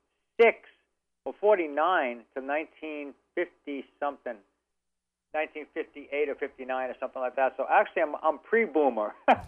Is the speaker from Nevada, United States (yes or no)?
no; Brooklyn, New York, United States; I was born and raised in Brooklyn, so I was always picked last for any teams, you know.